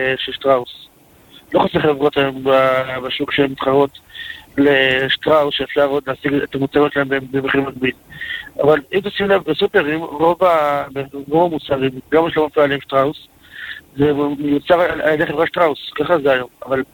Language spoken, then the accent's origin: Hebrew; Jerusalem, Jerusalem District, Israel; אני מירושלים.